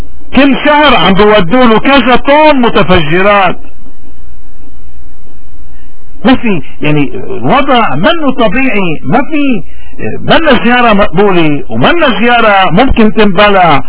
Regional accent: Lebanon; ونحنا كلبنانيين مفروض ما نزقف الا للي بيستاهل نزقف له

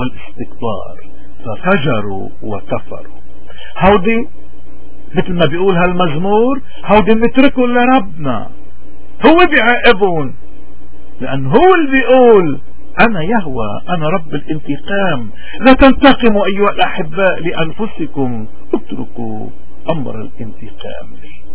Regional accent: Lebanon; بيجسد وقعنا نحن كلبنانيين. عم بيمر بلدنا باسوأ ايامه

